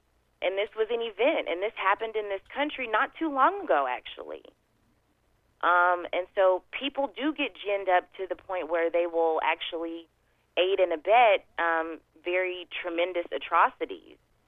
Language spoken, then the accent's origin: English; Southern United States, United States; again, as a Southerner, I do think that people know where the color line falls.